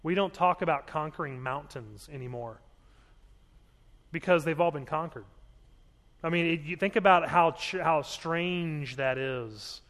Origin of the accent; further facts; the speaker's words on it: Baltimore, Maryland, United States; growing up in Baltimore, up until I was in eighth grade